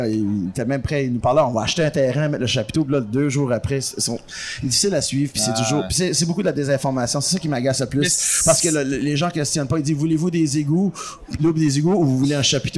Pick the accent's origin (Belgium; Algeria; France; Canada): Canada; Tracadie-Sheila, New Brunswick; Tracadie, Shaila, by the sea.